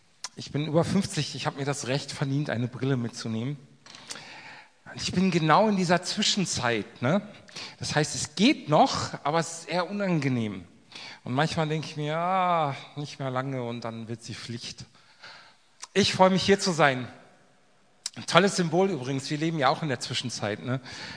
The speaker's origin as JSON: {"language": "German", "region": "Hesse", "country": "Germany", "said": "kommen aus dem Norden von Hessen, also nicht wirklich. Wir wohnen da. Carolyn kommt aus Indien. Ich komme tatsächlich daher. Ich bin so ein richtiger Hessekopf."}